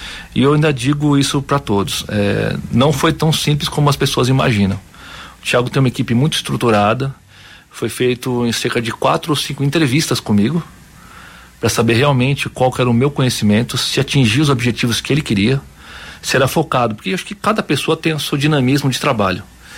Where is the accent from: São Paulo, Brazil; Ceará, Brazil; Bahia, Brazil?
São Paulo, Brazil; born or raised there; also born or lived in Marília